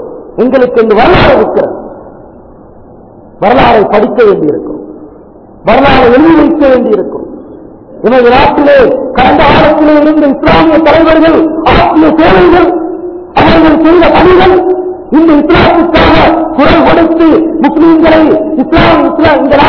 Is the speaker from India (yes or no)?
no; Sri Lanka; நாங்கள் பிறந்து வளர்ந்து வளர்கின்ற நாடு எங்களுக்கு சொந்தமானவன் இந்த இலங்கை மண்